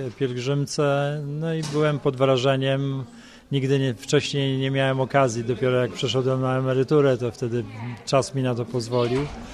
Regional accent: Stargard, West Pomeranian Voivodeship, Poland; A ja jestem ze Stargardu

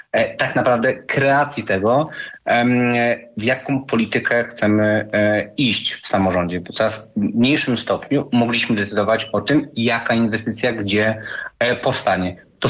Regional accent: Szczecin, West Pomeranian Voivodeship, Poland; Ja wywodzę się ze Szczecina

